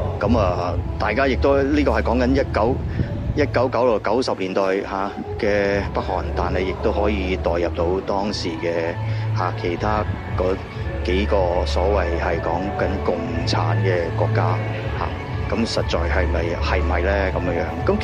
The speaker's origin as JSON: {"language": "Cantonese", "country": "Hong Kong", "tie": "born or raised there", "said": "我本身咧就系、是、香港土生土长嘅电影人，就香港土生土长。"}